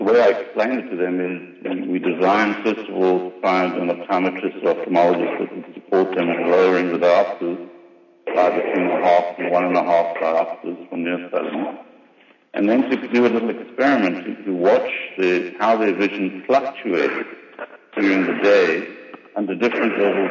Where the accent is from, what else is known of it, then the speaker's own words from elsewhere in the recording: South Africa; born there; I'm South African born